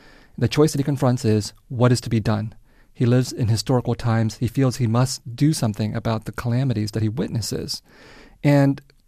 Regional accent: San Jose, California, United States; You know, I grew up in the Vietnamese community in San Jose as a little boy, and we would go to the New Year celebrations

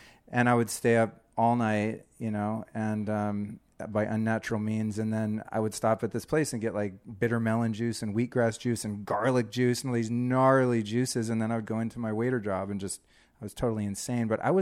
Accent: Santa Rosa, California, United States; Santa Rosa, Sebastopol.

